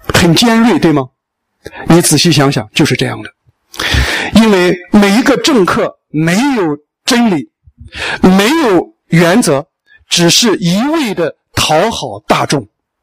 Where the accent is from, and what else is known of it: China